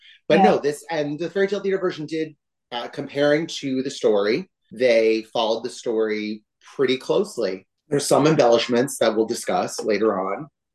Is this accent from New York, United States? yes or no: yes; New York, United States; I'm from New York.